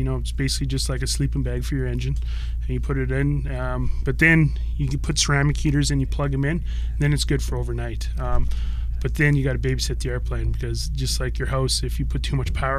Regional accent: Northwest Territories, Canada; So literally there's more people outside the door here than there is in my hometown.

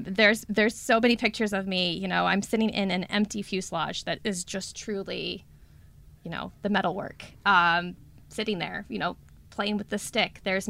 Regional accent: Cincinnati, Ohio, United States; because we grew up in Cincinnati

